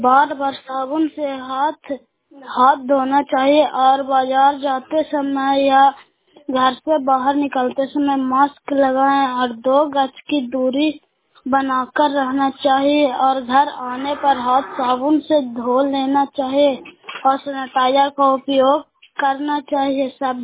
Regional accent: India; मैं अकाया गांव प्रखंड गनौसा के निवासी हूं।

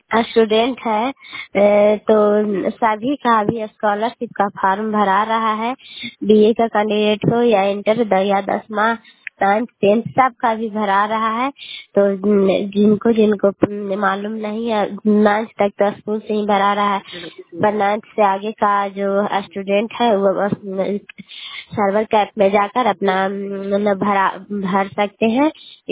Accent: Bihar, India; कुमारी घर कल्याण तुबाली बेची पंचायत प्रखंड चंडी जिला नालंदा के निवासी हूँ।

